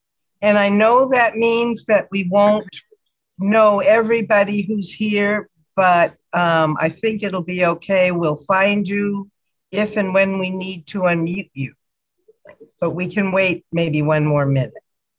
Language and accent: English; Minneapolis, Minnesota, United States; from Minneapolis, Minnesota.